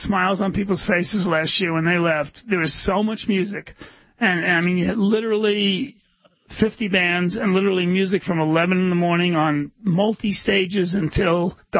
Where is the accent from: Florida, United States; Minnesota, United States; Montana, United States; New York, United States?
New York, United States; New York City; I went to the Fillmore East as a kid because I grew up in New York City